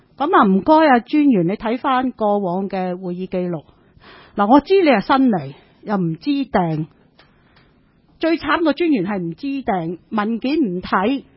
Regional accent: Hong Kong; 我們還要是幫香港人去爭取一些我們影響我們香港人的

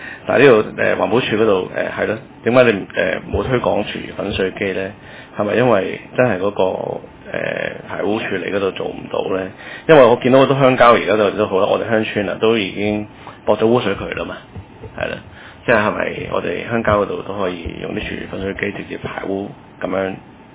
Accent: England, United Kingdom; 我舊時我英國大嘅屋企啦

